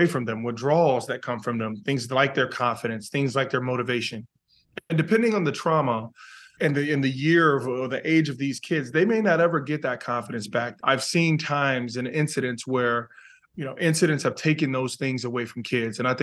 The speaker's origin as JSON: {"language": "English", "town": "Chicago", "region": "Illinois", "country": "United States", "tie": "born or raised there", "said": "I grew up in the South Side of Chicago."}